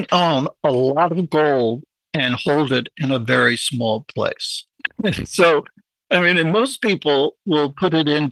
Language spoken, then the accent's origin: English; Texas, United States; And they were like the people I grew up with in West Texas.